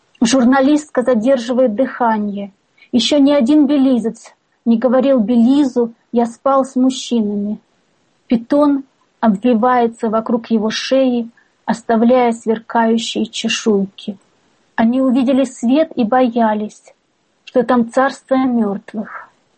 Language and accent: Russian; Russia; moved away as an adult; Я приехала сюда из России. Вот я приехала совсем недавно.